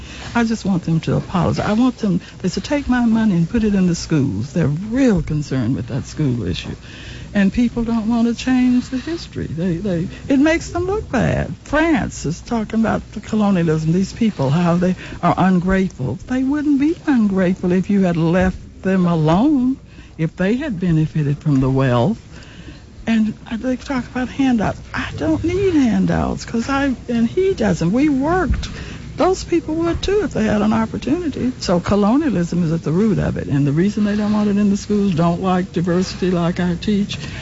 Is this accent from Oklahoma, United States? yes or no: yes; Preston, Oklahoma, United States; in my hometown of Preston, Oklahoma.